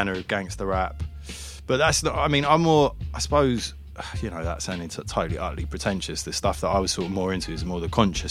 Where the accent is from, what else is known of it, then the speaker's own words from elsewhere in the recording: London, United Kingdom; I grew up in North London.